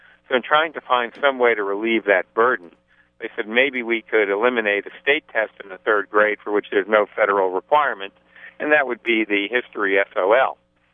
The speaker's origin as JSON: {"language": "English", "region": "New Jersey", "country": "United States", "tie": "born or raised there", "lives_now": "Virginia, United States", "said": "You know, I grew up in New Jersey."}